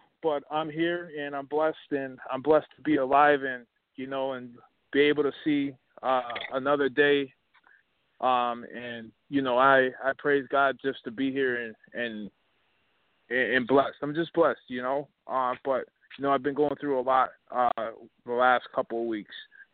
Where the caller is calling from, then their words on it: North Carolina, United States; I'm actually in North Carolina right now, and this is where I'm at right n